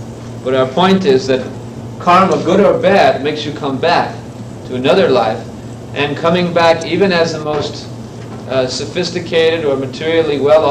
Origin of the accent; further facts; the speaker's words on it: United States; I think because this body was born in this land, that's what I am. I'm American.